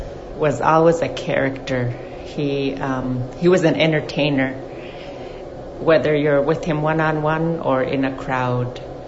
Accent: Bethel, Alaska, United States; I'm from Bethel, Alaska.

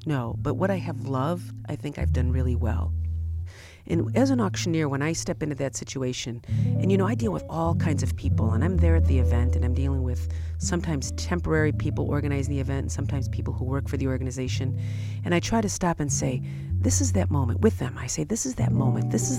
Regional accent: Berwyn, Illinois, United States; an official day was named after me in my hometown of Berwyn … Marathon Day.

